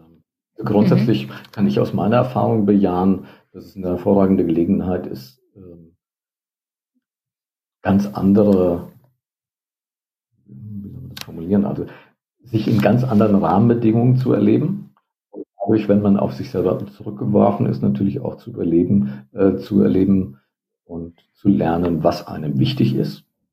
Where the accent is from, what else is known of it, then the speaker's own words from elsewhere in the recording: Hesse, Germany; Und ich bin dann beginnend durch Nordhessen, wo ich aufgewachsen bin, dann nach Aachen und so weiter bis nach Berlin gelaufen.